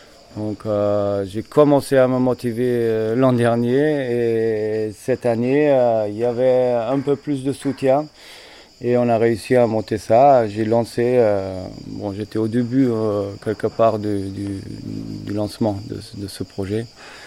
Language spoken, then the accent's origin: French; Germany; French is a second language; now in Vaour, France; Je suis allemand à la base. Et bon, ça fait un bon bout de temps que je suis en France. On va Vaour depuis 8 ans.